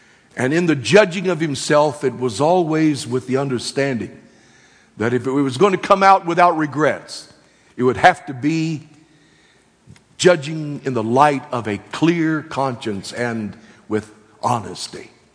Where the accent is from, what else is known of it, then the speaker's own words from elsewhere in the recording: Texas, United States; Now, I must tell you, I have no regrets about being born and raised in Texas.